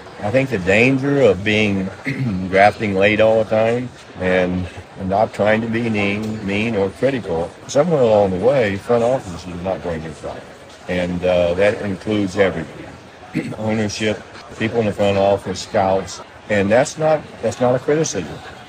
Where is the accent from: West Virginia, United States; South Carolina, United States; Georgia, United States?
West Virginia, United States; Again, I came from West Virginia, and for me, you sort of rely on, well, they brought up very awkwardly, but you trusted me.